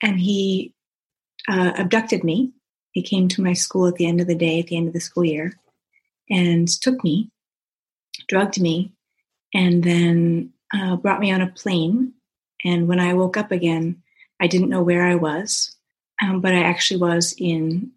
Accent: East Coast, United States; So when I was, I grew up on the East Coast of the U.S.

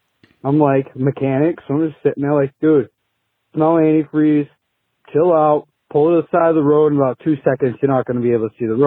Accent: Massachusetts, United States; I'm from Massachusetts.

